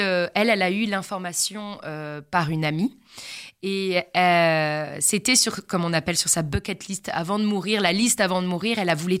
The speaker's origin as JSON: {"language": "French", "town": "Grenoble", "region": "Auvergne-Rhône-Alpes", "country": "France", "tie": "born or raised there", "said": "Alors, je viens de la région de Grenoble, dans les Alpes, et j'ai grandi là-bas, dans la belle montagne."}